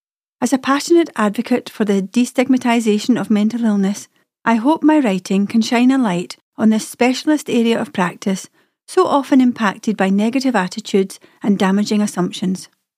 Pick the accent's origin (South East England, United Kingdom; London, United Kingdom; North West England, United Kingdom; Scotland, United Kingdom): Scotland, United Kingdom; I was born and bred in Scotland into a working class family